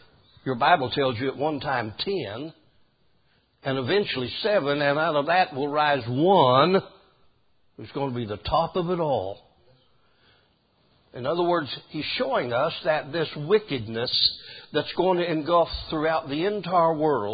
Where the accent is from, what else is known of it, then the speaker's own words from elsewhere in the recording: United States; Now, we in America, and I'm glad I'm an American, amen.